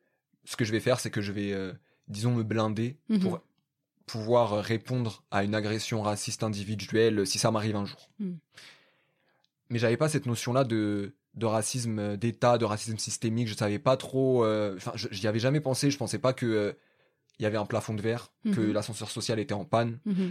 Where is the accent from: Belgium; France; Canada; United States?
France; born there; je suis né en France, et je me suis senti français, je me sens encore français, je me sens aussi bien français que marocain